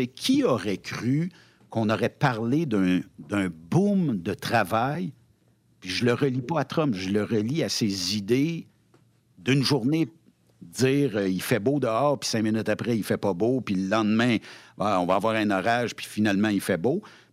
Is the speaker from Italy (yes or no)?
no; Canada; Je suis un Canadien